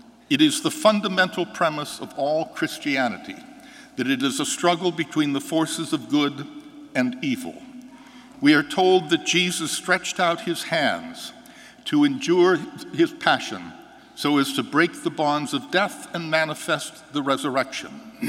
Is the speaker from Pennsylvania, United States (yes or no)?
yes; Johnsonburg, Pennsylvania, United States; also born or lived in St. Mary's; I was born in St. Mary's. I grew up in Johnsonburg.